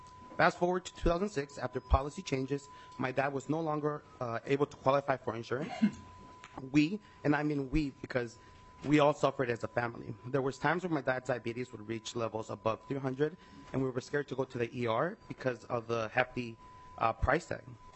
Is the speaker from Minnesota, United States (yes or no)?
yes; Rochester, Minnesota, United States; I'm from Rochester, Minnesota.